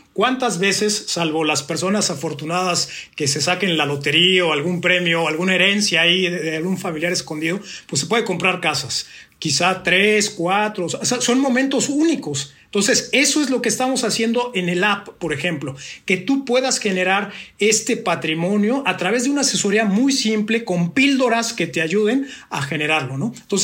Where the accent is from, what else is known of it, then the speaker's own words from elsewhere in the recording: Mexico; Yo vengo de México